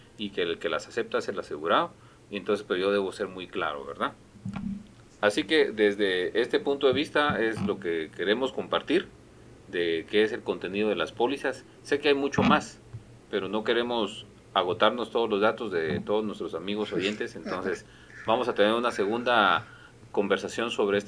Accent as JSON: {"language": "Spanish", "country": "Guatemala", "said": "¿Qué es lo primero como latinoamericanos o como chapines? ¿Qué es lo primero que hacemos?"}